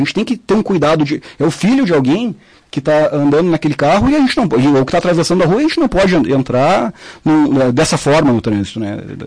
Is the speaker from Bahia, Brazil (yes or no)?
no; Porto Alegre, Rio Grande do Sul, Brazil; now in Caxias do Sul, Brazil; Sou de Porto Alegre, mas estou aqui há 15 anos e percebo dentro desses 15 anos a evolução.